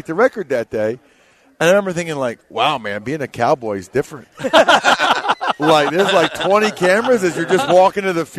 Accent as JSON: {"language": "English", "region": "Pennsylvania", "country": "United States", "tie": "born or raised there", "said": "People, I grew up outside of Philly. I never went to the Army-Navy game."}